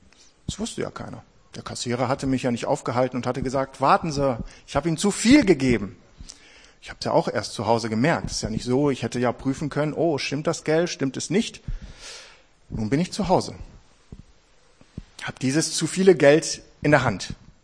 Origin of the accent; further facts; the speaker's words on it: Oberhausen, North Rhine-Westphalia, Germany; born there; Ich bin gebürtig aus Oberhausen, wohne auch noch dort, bin aber Teil der Ruhr City Church in Bochum seit, jetzt sind schon 2 Jahre.